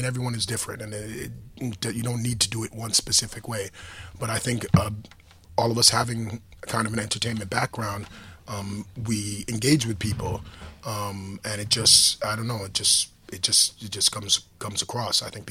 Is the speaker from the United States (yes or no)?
yes; New York, United States; like when I grew up in New York, I mean, I was around a lot of people.